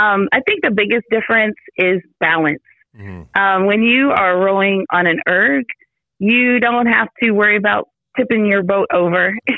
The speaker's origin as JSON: {"language": "English", "town": "Indianapolis", "region": "Indiana", "country": "United States", "tie": "born or raised there", "said": "Well, I grew up here in Indianapolis on the west side, so northwest side. So I've been in on this part of town my whole life, basically."}